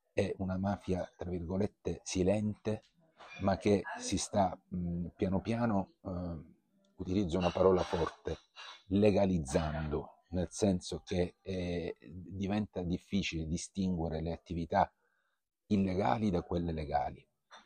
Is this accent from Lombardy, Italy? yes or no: no; Palermo, Sicily, Italy; Da noi in Sicilia. Io sono siciliano, sono palermitano.